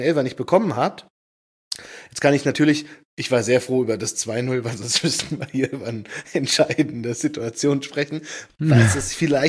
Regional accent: Frankfurt, Hesse, Germany; Ich als Frankfurter denke mir, na endlich ist sowas auch mal am Tag danach möglich.

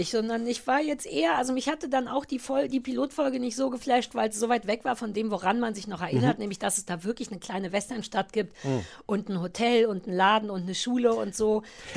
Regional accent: Berlin, Germany; ich komme ja auch aus Berlin.

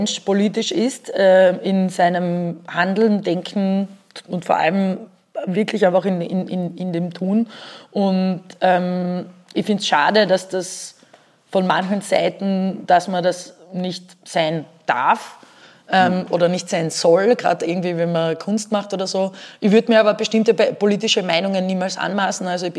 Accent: Carinthia, Austria; Ich bin auf einem Bauern, am Schweinebauernhof in Kärnten aufgewachsen.

